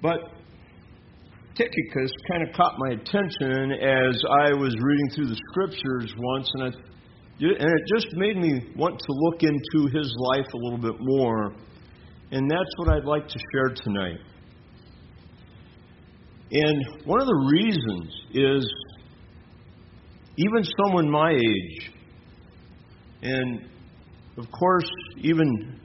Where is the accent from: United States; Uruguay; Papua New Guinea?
Uruguay; Montevideo; And I'm thinking, I'm from Montevideo.